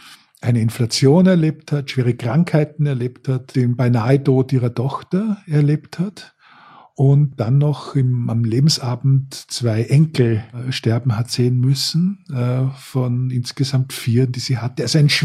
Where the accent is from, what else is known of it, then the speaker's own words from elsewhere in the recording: Styria, Austria; moved away as an adult; also born or lived in Vienna; now in Germany; Ich komme aus der Steiermark in Österreich, habe lange in Wien gelebt und lebe jetzt schon fast 25 Jahre in Deutschland.